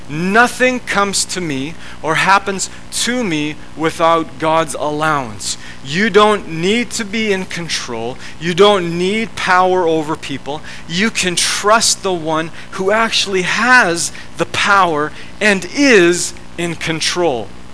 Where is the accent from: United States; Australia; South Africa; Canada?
Canada; well, I'm a pastor and I'm a father and I'm a husband and I'm a Canadian.